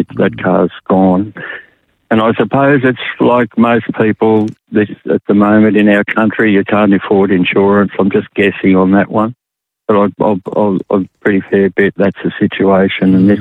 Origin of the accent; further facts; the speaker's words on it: Kuranda, Queensland, Australia; And like here in my hometown of Caranda, much the same thing with old people.